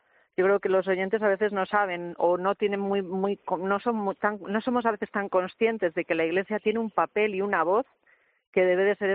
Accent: León, Castile and León, Spain; now in Seville, Spain; Aquí los sevillanos, que están muy acostumbrados, yo que soy leonesa, imaginaos el calor que pasaremos

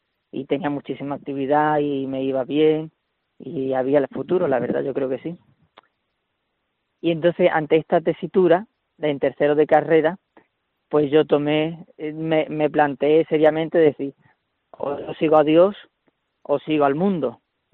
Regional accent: Huelva, Andalusia, Spain; volví a Huelva, que es de donde soy

